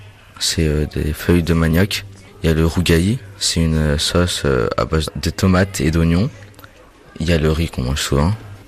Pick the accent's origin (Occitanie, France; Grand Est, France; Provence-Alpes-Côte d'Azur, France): Provence-Alpes-Côte d'Azur, France; Marseille; also born or lived in Nantes; Alors, je suis né à Nantes et j'ai grandi à Marseille et ici. Et je suis d'origine comorienne.